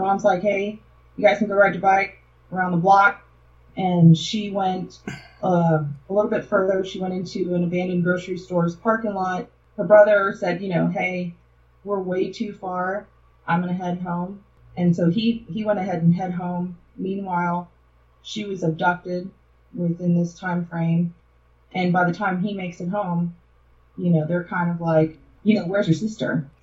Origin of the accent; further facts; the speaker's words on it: Chicago, Illinois, United States; now in Texas, United States; I'm from Chicago, but I live in Texas, and I'm familiar with the Dallas-Fort Worth area.